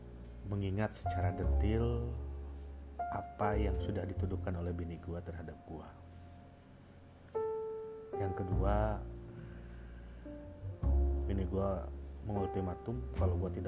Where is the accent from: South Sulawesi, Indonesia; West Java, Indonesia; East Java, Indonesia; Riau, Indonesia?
West Java, Indonesia; Tasikmalaya; now in Jakarta, Indonesia; asal gue dari Jawa Barat, Tasikmalaya. Sekarang gue tinggal di Jakarta, bolak-balik Tasik.